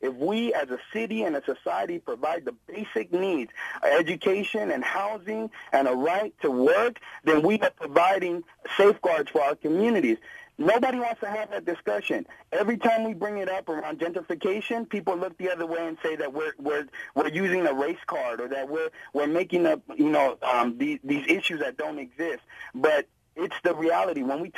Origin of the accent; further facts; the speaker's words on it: San Francisco, California, United States; I was born and raised in the Mission